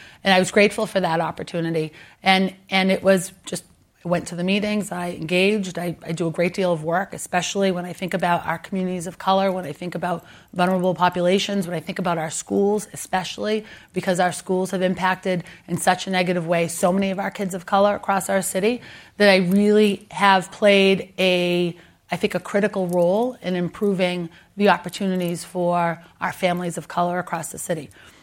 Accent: Boston, Massachusetts, United States; accent: Boston; sort of having a little bit of fun with my Boston accent, which I'm very proud of.

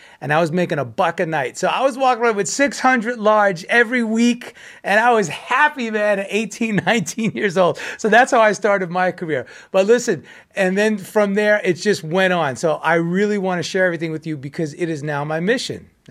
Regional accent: United States; Well, speaking from as an American, in Europe with the Ukraine and Russia.

